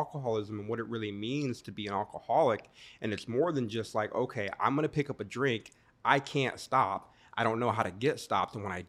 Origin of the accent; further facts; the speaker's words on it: Homestead, Florida, United States; You know, we're from Homestead originally. It's all farm land agriculture out there.